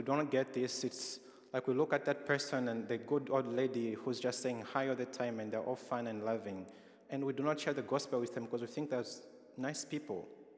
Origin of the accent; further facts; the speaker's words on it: Zambia; Growing up in Zambia where families are large and it's more of a communal society